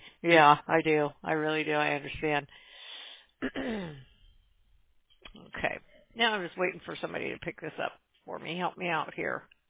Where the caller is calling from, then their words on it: California, United States; No, Orange County. Orange County.